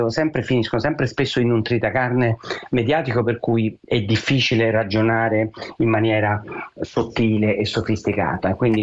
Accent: Rome, Lazio, Italy; sono romano, non sono eccellenti i trasporti romani

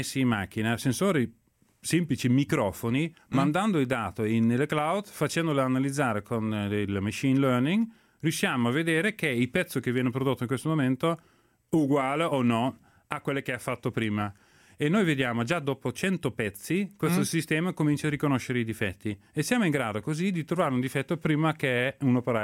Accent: Netherlands; Italian is a second language; now in Italy; Io sono olandese, sono venuto in Italia perché qui si può ancora lavorare nella manifatturiera

